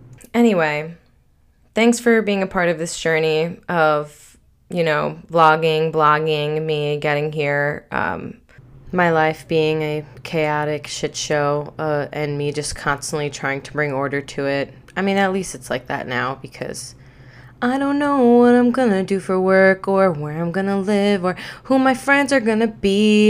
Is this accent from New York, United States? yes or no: yes; New York, United States; also born or lived in Germany; Like, dropping that I'm from New York line, it's, like, kind of like not a bomb, but, like, something that, you know, grabs attention and intrigues people.